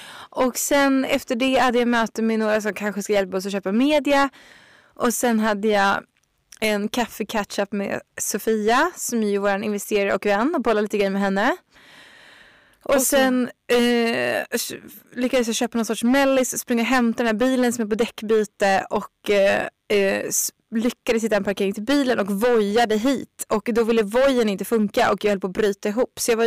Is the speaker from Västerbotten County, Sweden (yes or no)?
no; Leksand, Dalarna County, Sweden; Jag har ju hållit på att skulle köpa det här huset i Leksand där jag är ifrån som jag tänkte.